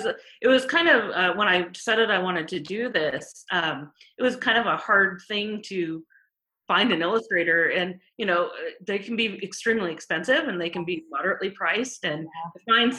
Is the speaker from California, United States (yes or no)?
yes; California, United States; now in Seattle, United States; We've been here about 4 years now. Originally I'm from California.